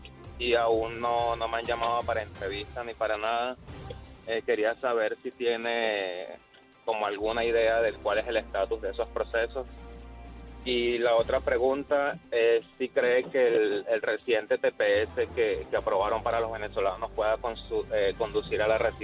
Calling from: Houston, Texas, United States; Hola, buenos días, eres de Houston.

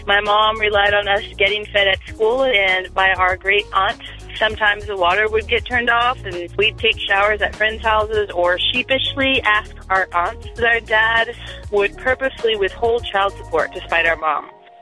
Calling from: Minneapolis, Minnesota, United States; I'm calling from Minneapolis. I've been poor as a child and as an adult.

